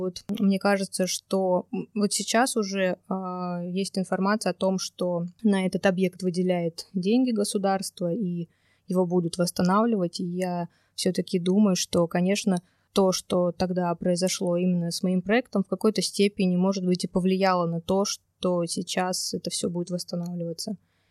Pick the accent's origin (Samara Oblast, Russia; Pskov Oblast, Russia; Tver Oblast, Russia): Tver Oblast, Russia; Tver; also born or lived in Veliky Novgorod; Да, это мой родной город.